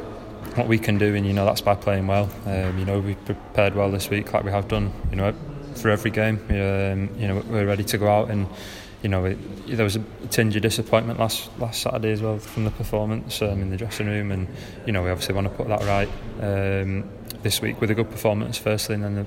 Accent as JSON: {"language": "English", "region": "England", "country": "United Kingdom", "tie": "born or raised there", "said": "Obviously being English and growing up in this country, it's, you know, it's a competition, you know, that's very popular."}